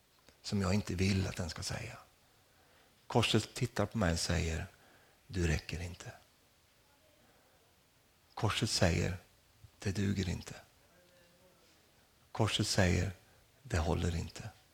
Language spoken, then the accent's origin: Swedish; Finnerödja, Örebro County, Sweden; Och vi växte upp här borta i Finnrödiga.